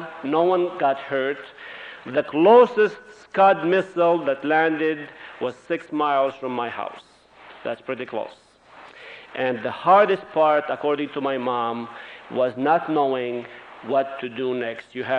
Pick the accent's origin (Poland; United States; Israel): Israel; Haifa, Haifa District; also born or lived in Nazareth; I was born in Nazareth, shortly after Israel became a state. My parents have been in Palestine since the 1600s, so I'm a Palestinian by origin. I'm fluent in Arabic and in Hebrew, and I was raised in Haifa